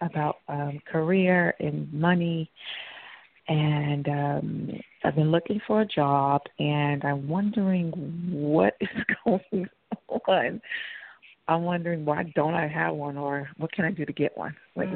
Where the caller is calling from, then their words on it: New York, United States; I'm New York.